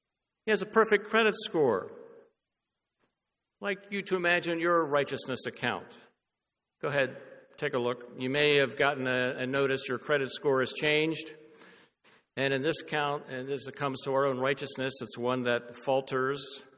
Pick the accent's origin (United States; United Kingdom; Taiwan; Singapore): United States; New Holland; I remember growing up in New Holland, I loved playing outside, but then the call would come … time to come in for supper.